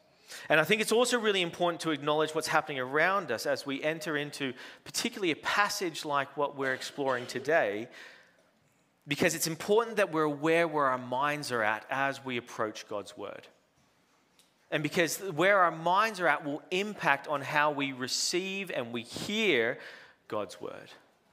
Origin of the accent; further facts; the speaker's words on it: Australia; But as the resident Aussie here, I know that I'm in good company with you all